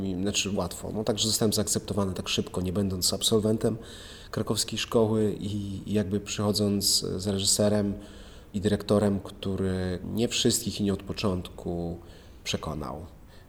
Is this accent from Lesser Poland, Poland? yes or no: yes; Oświęcim, Lesser Poland, Poland; also born or lived in Brzezinka; bo ja pochodzę z Oświęcimia. Znaczy urodziłem się w Oświęcimiu, mieszkałem w Brzezińce jako młody człowiek.